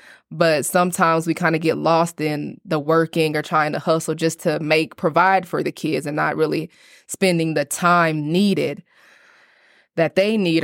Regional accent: Abilene, Texas, United States; I was born and raised here in Abilene.

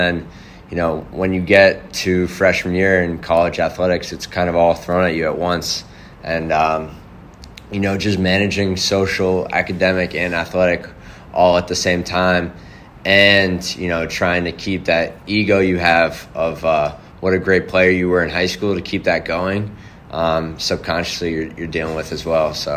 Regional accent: New Jersey, United States; So I grew up originally in New Jersey. Pretty hotbed for the sport of lacrosse.

